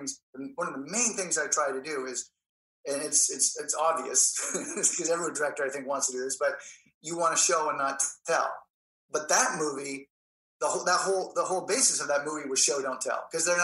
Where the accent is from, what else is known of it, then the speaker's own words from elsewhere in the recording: Canada; I'm Canadian. I got cast out of Canada.